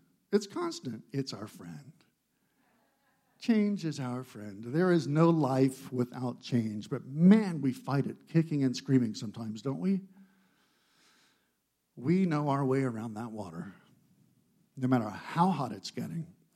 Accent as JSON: {"language": "English", "region": "Florida", "country": "United States", "tie": "born or raised there", "said": "I grew up in Florida, so as a kid, I walked barefoot on plenty of asphalt roads in the summer"}